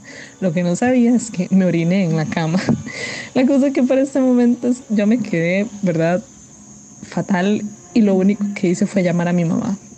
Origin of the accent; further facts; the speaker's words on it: Costa Rica; Y como buenos ticos, ¿verdad?